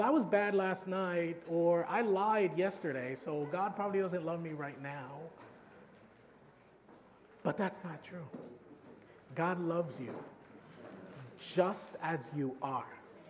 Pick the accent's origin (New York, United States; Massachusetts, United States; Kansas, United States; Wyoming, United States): New York, United States; New York City; I'm from New York City, and I happen to have a little patch of grass in my house.